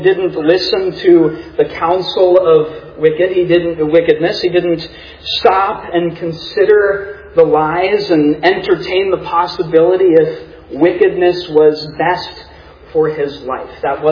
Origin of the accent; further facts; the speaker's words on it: Pittsburgh, Pennsylvania, United States; It has been a blessing to reacclimate to the Pittsburgh area, born and raised in Pittsburgh, and to be back here and to be among all of you